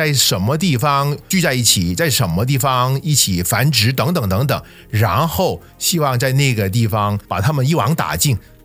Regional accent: Guangdong, China; 就是我们广东人所说的生鱼或者叫黑鱼吧

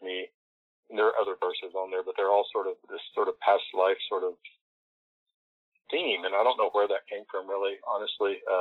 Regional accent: the South, United States; at least growing up in the South.

